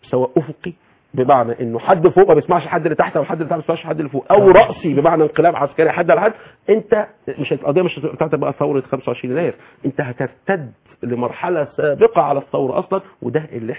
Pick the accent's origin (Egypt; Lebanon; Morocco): Egypt; احنا كمصريين